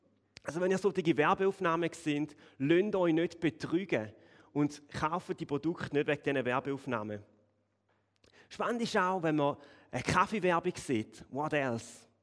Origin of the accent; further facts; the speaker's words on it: Thurgau, Switzerland; Aber ich bin vom Dialekt her auch kein Bündner. Also meine Wurzeln sind zwar aus dem Bündnerland, aber ich komme ursprünglich aus dem Thurgau.